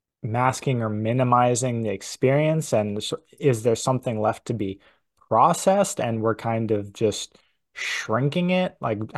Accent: New Hampshire, United States; I grew up in New Hampshire, so I have a ton of dread around the changing of the seasons

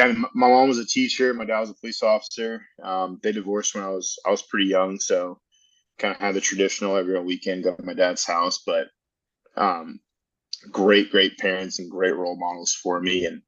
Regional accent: Austin, Texas, United States; Yeah, so I'm born and raised here in Austin, Texas, Sierra Park to be exact. And, you know, growing up, man, always into sports and really athletic growing up.

